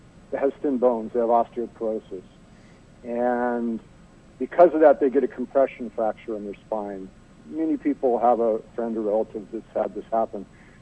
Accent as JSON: {"language": "English", "town": "Gresham", "region": "Oregon", "country": "United States", "tie": "born or raised there", "said": "Well, I was born and raised in Gresham, so I was there back when we used to have the horse track in Gresham and pick strawberries as a youth."}